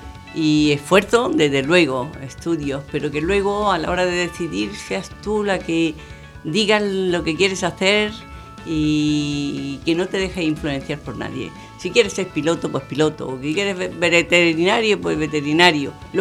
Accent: Granada, Andalusia, Spain; Y vuelvo a Granada, que es mi tierra y donde están mis hermanas.

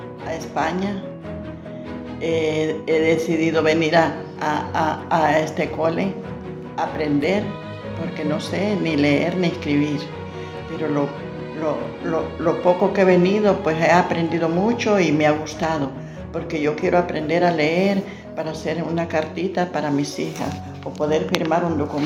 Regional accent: Honduras; moved away; Soy hondureña.

